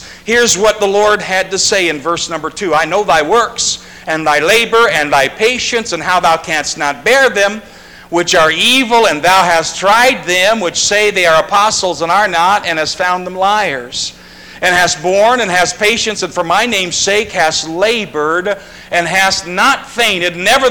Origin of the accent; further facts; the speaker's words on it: Wisconsin, United States; now in California, United States; I'm from Wisconsin, so that makes me out of fellowship with a lot of the brethren here in California, because I have a team that's the Green Bay Packers, and I can't help it.